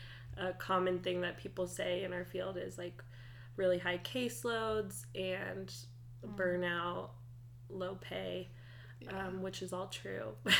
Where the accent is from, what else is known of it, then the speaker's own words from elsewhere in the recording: Flagstaff, Arizona, United States; I came from Flag down to the U of A to study psych.